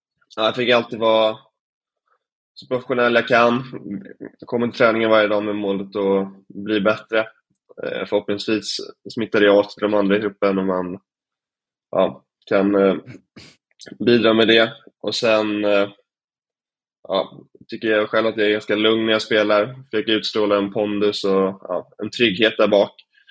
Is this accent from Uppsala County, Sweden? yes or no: no; Stocksund, Stockholm County, Sweden; also born or lived in Djursholm; även när jag var ung i Stocksund och Djursholm spelade vi på gräs från jag var 13 till...